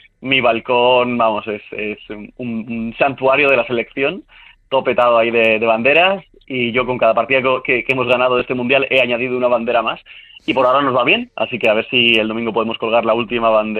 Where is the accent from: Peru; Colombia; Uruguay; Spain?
Spain; Canary Islands; accent: peninsular Spanish; yo nací en Canarias, me crié aquí y todo el rollo, pero claro, mis padres son peninsulares y yo pues cogí el acento de casa. Eso no significa que sea menos canario